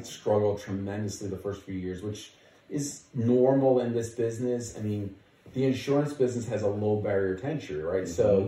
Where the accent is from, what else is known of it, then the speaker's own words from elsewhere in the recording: New Jersey, United States; now in Chicago, United States; I'm originally from Jersey. I came to Chicago to go to college